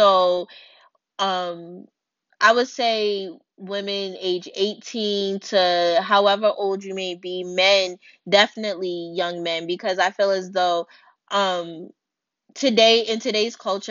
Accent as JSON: {"language": "English", "town": "Baltimore", "region": "Maryland", "country": "United States", "said": "I'm from Baltimore, Maryland. And I decided to start this channel because I feel like personally I want to get my voice out there as well."}